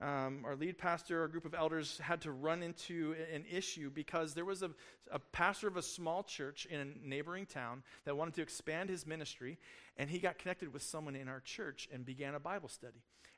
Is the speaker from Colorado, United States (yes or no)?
yes; Colorado Springs, Colorado, United States; I grew up in Colorado Springs for middle school and high school.